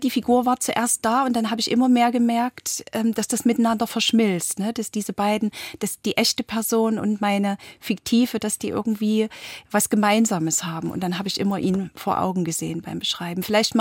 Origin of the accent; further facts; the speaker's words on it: Leipzig, Saxony, Germany; ich bin ja aus Leipzig und war bei den Montagsdemos in Leipzig dabei.